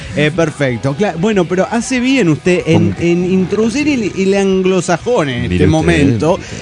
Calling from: Santa Rosa, La Pampa, Argentina; Soy la bruja de Santa Rosa, Argentina

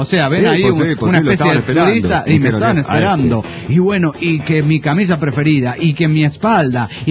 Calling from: St. Cloud, Minnesota, United States; desde St. Cloud, Minnesota, estoy emputado y encabronado.

